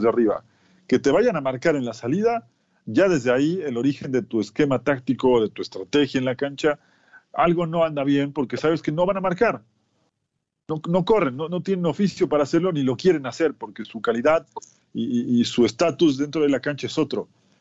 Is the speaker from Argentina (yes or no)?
no; Mexico; como buen mexicano, si pasas por allá y te dicen que hay fiesta, vas